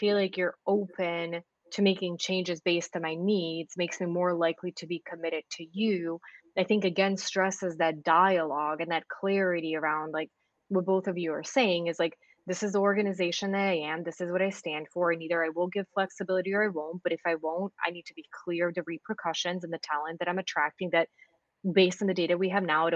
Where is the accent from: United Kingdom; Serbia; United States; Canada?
Serbia; You might have tried to ask my, you know, guess my accent. You would have no idea that I'm Serbian.